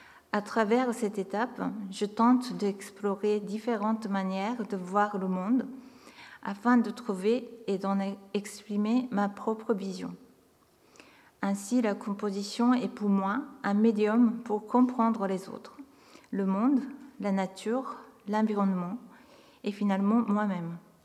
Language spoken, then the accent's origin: French; Tokyo, Japan; moved away as an adult; now in Paris, France; après avoir obtenu un master de la composition à Tokyo, ma ville natale. Cela fait plus que 20 ans, avec quelques intermittences, que j'habite à Paris.